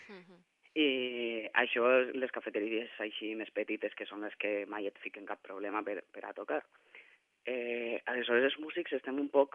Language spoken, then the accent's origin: Catalan; Montcada i Reixac, Catalonia, Spain; el següent concert que vam fer va ser a una cafeteria del meu poble, de Montcada